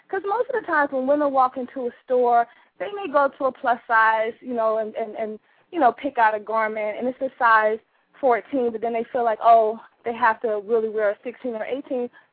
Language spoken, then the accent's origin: English; Midwest, United States; I'm originally from the Midwest, so I went to an all-girls school in Columbia, Missouri